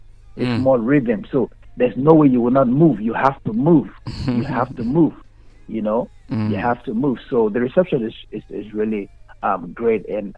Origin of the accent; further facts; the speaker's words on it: Benue, Nigeria; So I'm from Nigeria. I'm from Benue State.